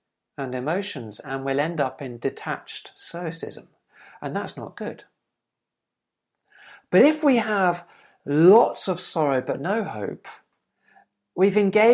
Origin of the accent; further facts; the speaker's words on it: United Kingdom; It's quite alien to me, maybe because I'm British